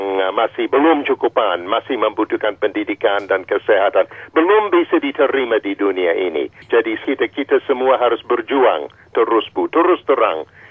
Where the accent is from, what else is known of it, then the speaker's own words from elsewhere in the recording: Australia; Indonesian is a second language; saya ini sebagai saya orang Australia yang muda menyadari bahwa ada dunia yang besar sekali di luar Australia kan.